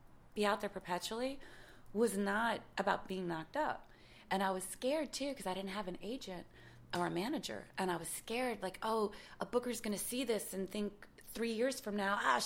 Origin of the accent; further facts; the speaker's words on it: New Orleans, Louisiana, United States; moved away; And I was like, yeah, I'm from New Orleans. That's where I'm from. Most of my friends are black. It's a black city.